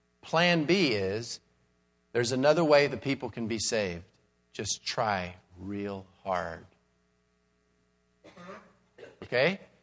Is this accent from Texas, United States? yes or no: yes; Texas, United States; I'm from South Texas, and there's been a lot of rain in the last 6 months over there.